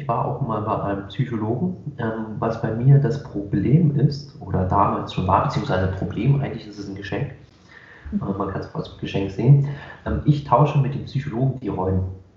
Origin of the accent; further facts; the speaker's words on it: Berlin, Germany; Einmal unter anderem bin ich im Marzahn aufgewachsen. Falls das jemand nicht sagt, außer jetzt sind wir aus Marzahn, das ist immer ein Begriff. Aber so generell ist Marzahn eher so ein bisschen das Ghetto in Berlin.